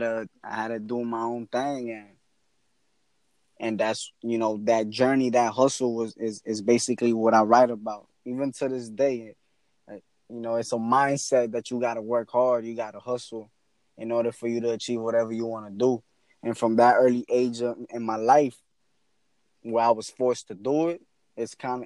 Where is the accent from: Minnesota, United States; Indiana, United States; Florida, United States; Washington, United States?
Florida, United States; Broward; also born or lived in Queens, New York / Long Island; Then my mother, I was born in Queens, and then I lived in Long Island. And then from there, you know, I hit Broward.